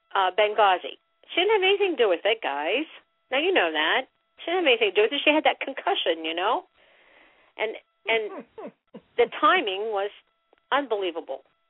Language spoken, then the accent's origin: English; United States; Well, I didn't vote for it, but I guess I'm part of the problem because I'm an American.